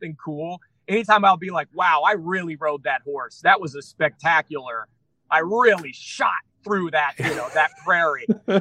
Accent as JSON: {"language": "English", "town": "Mount Vernon", "region": "Iowa", "country": "United States", "tie": "born or raised there", "said": "I grew up in Iowa, a tiny town in Iowa called Mount Vernon. Population about 3,500, about 20 minutes away from Cedar Rapids, Iowa, or Iowa City."}